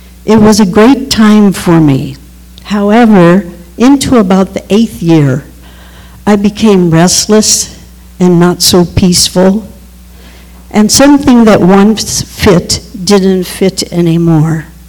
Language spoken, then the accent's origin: English; Los Angeles, California, United States; I grew up in East Los Angeles, and there I began over half a century in the Catholic Church.